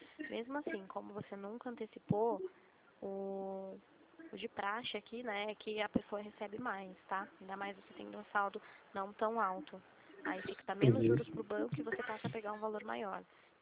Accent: Limeira, São Paulo, Brazil; Eu sou aqui de Limeira, São Paulo. Sou de São Paulo.

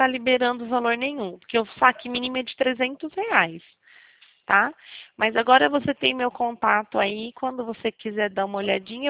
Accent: Rio Claro, São Paulo, Brazil; Eu sou daqui de Rio Claro.

